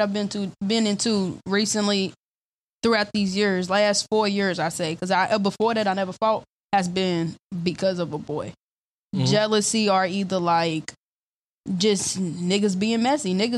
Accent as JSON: {"language": "English", "country": "United States", "said": "I'm actually from Park Hill."}